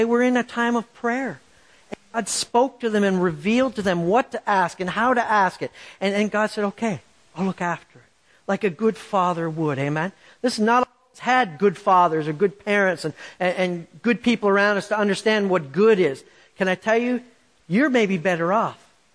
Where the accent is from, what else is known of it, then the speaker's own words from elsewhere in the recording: Canada; I'm from Canada. Lots of frozen water up there.